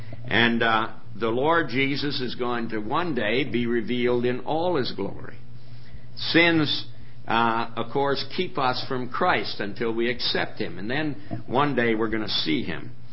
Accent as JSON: {"language": "English", "country": "Bahamas", "tie": "born there", "said": "ever since I was born, 69 years ago. I don't remember the early days. I was born in the Bahamas, as I told you, to be near my mother."}